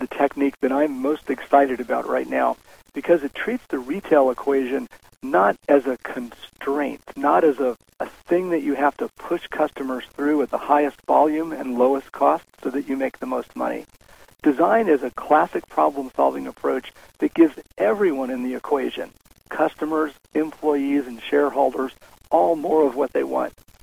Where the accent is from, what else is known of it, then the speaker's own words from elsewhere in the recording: Winter Park, Florida, United States; namely Winter Park, Florida, a small college town next to Orlando, mm-hmm. my hometown, by the way.